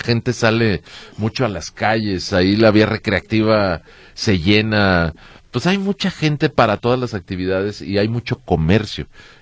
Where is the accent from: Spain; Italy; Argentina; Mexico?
Mexico; Siempre demeritando lo que como mexicanos somos capaces de hacer.